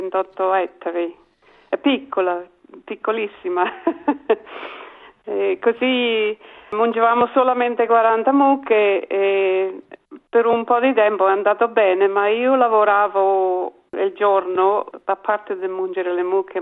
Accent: L'Aquila, Abruzzo, Italy; moved away as an adult; now in Adelaide, Australia; Veniamo all'Aquila, Abruzzo. Ho conosciuto Giuliano nel 1969. A casa di amici e ci siamo conosciuti e è nato l'amore. Ci siamo sposati nel 1970 e sono ritornata con lui qua ad Adelaide

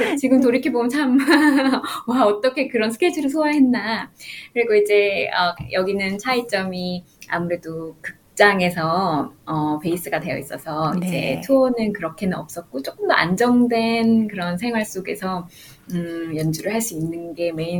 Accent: South Korea; 아마 한국 사람으로서는 최초라고 알고 있어요.

